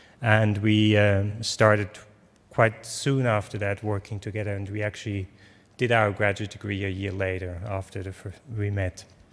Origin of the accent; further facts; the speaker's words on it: Switzerland; I was coming from Switzerland over. I stayed a year in Montreal.